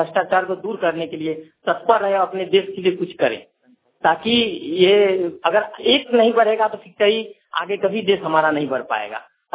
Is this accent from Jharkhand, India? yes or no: yes; Dumka, Jharkhand, India; मैं सिपाह दुमका का निवासी हूँ और एलएन एकेडमी दुमका में मैं शिक्षण कार्यक्रम कर रहा हूँ।